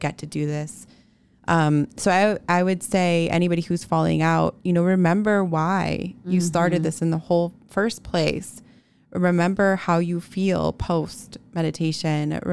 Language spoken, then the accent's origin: English; Chicago, Illinois, United States; now in Boise, United States; You know, I'm a transplant. I'm from Chicago. I don't understand like what everything means in Boise